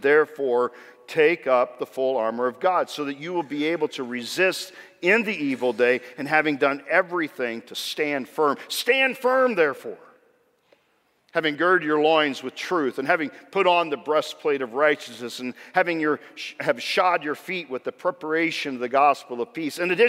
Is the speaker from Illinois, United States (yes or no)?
yes; Illinois, United States; we grew up in Southern Illinois, and so we were not Chicago Cubs fans